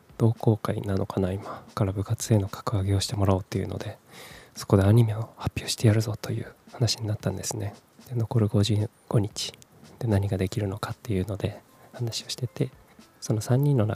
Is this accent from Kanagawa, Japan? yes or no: no; Kumamoto, Japan; also born or lived in Fukuoka / Tokyo; 18歳から福岡、30歳から東京で暮らし、退職を機に地元の熊本に帰ってきた36歳フリーランスの僕が